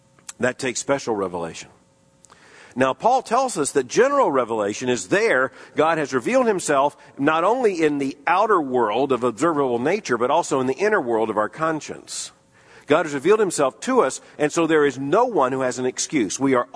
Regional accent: Florida, United States; Now, if you're a little boy growing up in Florida, fairly rural community, having a single elderly lady next door named Miss Van Eiderstein was just great.

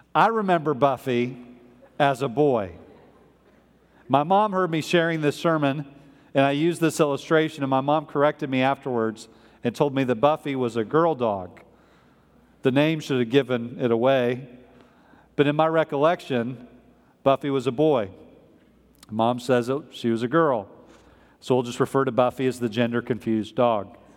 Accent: Midwest, United States; because I'm from the Midwest, the ground would freeze around that time of the year.

